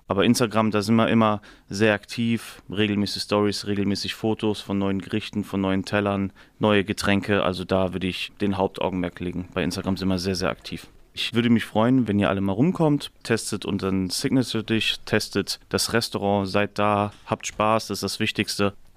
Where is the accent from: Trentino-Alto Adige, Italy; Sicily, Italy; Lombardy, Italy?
Sicily, Italy; Piedimonte Etneo; Ja, wir kommen alle aus der Ätna-Region. Wir kommen alle aus einem Dorf namens Piedmont Etneo. Das liegt am Fuß des Ätnas.